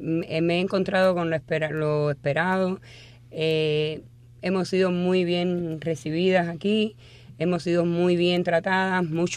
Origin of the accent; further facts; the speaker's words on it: Havana, Cuba; Soy de La Habana Vieja y pertenezco a la ciudad de La Habana.